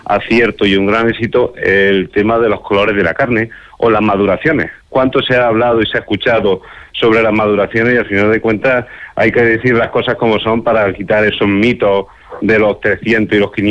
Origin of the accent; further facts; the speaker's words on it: Spain; En España tenemos razas, vamos, tostanas como la manchega, como la churra o como la sigureña, de la parte donde provengo yo